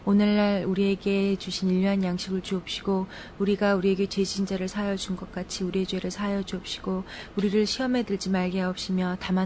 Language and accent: English; Seoul, South Korea; moved away as an adult; also born or lived in London, United Kingdom; I was born in Seoul, Korea, long time ago. I was raised in Korea until I graduated high school, and I moved to London when I was 18, so that time I went to college in London.